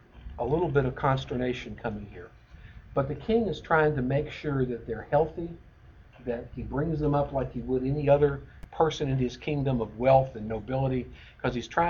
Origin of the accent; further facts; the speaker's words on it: the South, United States; But because we're from the South, we kind of understand them.